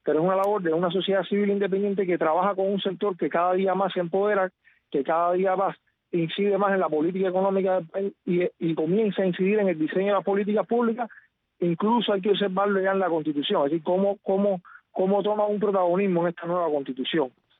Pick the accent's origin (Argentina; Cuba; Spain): Cuba; mi derecho como ciudadano cubano a moverme por todo el territorio nacional